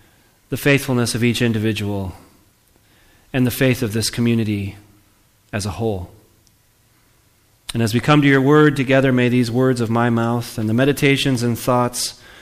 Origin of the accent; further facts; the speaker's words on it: Rockford, Illinois, United States; Now, when I was in high school, I grew up in Rockford, Illinois. Many of you know that.